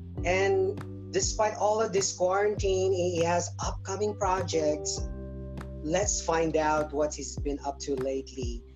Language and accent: English; Philippines; I grew up in the Philippines as a teenager.